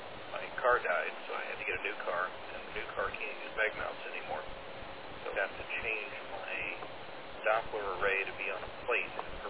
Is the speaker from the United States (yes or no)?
no; Ireland; Well, I'm an Irishman, we're just used to rain